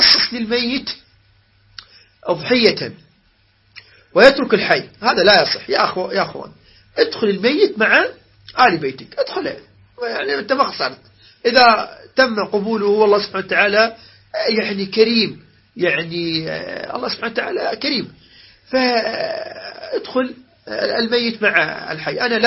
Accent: Iraq; ولحم الغنم عندنا في العراق مفضل على المعز ويسمى بالسخلة. والسخلة نسميها صخلة بالعراق

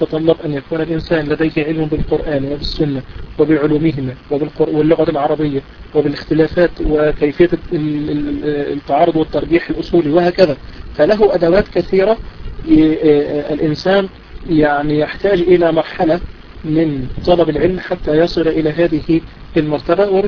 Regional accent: Egypt; فمثلا في العرف عندنا خاصة انا بتكلم عندنا في مصر كلمة الرجل الملتزم هو عبارة عن ايه؟

